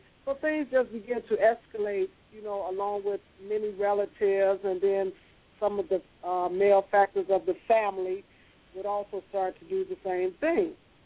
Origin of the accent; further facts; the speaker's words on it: Chicago, Illinois, United States; I grew up here in Chicago on the West Side.